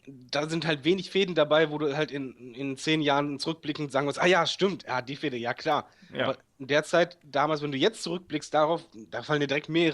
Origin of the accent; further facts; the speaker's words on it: Germany; Ja, als Deutscher hast du halt ganz selten das benutzt.